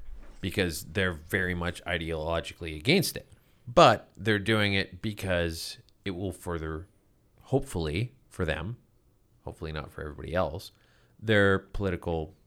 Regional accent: Canada; I'm from Canada, where we have our choices of Air Canada and WestJet.

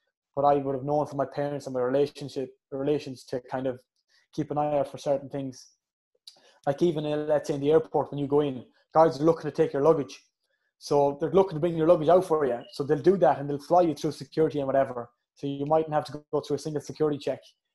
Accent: Harunabad, Punjab, Pakistan; now in United Kingdom; at the smaller villages where I grew up in Harunabad, so that's where my family are based.

